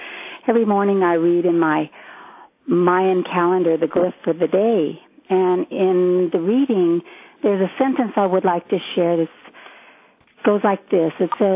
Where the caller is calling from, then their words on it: San Antonio, Texas, United States; I'm calling in from San Antonio, Texas.